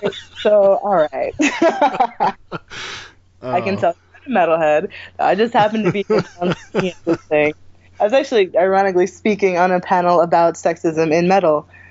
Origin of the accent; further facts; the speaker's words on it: New Jersey, United States; now in New York, United States; I live in New York. I'm from the Pine Barrens in South Jersey, if you've ever seen the Sopranos episode.